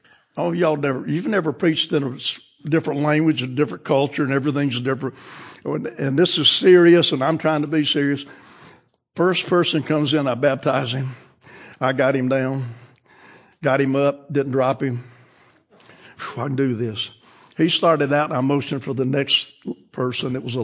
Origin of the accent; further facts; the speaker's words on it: South Carolina, United States; Where we grew up in South Carolina, they smoke them.